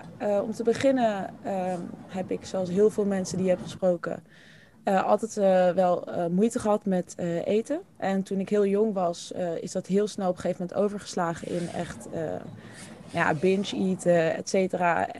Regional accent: Amsterdam, North Holland, Netherlands; Ik kom uit Amsterdam. Ik ben 22 jaar.

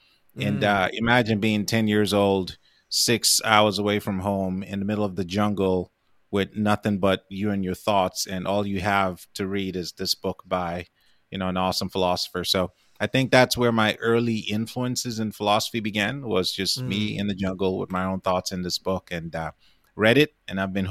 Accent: Lagos, Nigeria; born there; Yeah, I was born in Lagos, Nigeria.

